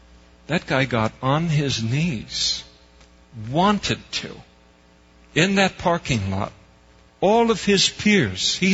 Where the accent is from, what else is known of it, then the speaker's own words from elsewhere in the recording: Napa, California, United States; which is the equivalent of McHenry Avenue in Napa, which is my hometown.